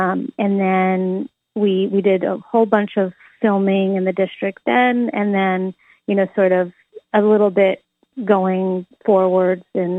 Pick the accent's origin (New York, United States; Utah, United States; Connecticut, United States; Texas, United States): New York, United States; Well, funnily enough, I'm actually a New Yorker. I live in New York